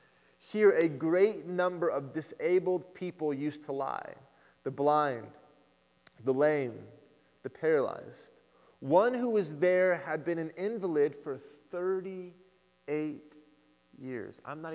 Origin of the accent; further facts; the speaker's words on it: Oklahoma, United States; Now, I'm from Oklahoma, which is in between Los Angeles, and it's in between New York City. And when you're from farmlands, when you grow up on a farm and you're from the rural towns